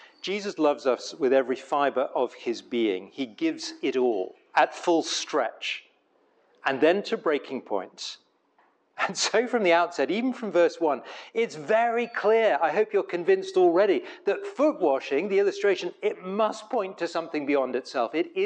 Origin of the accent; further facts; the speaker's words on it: England, United Kingdom; Yeah, it's my way of saying I am English.